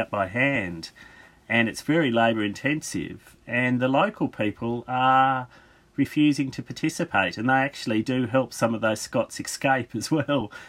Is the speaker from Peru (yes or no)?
no; Australia; But I'm an Australian historian. I mean, I've studied the frontier in Australia.